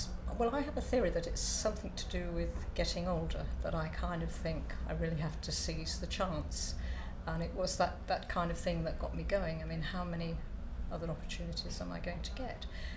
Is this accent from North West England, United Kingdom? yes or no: no; Birmingham, West Midlands, United Kingdom; born there; also born or lived in Scotland; now in Wales, United Kingdom; I'm 65 years of age, and I live in South Wales, although I was born in Birmingham, and I've lived Wales, England, Scotland, I've lived all over the place.